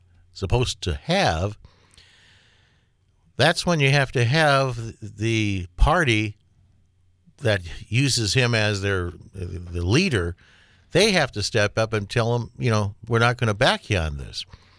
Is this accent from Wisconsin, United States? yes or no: yes; South Milwaukee, Wisconsin, United States; who represents the southern part of Milwaukee, which includes my hometown of South Milwaukee.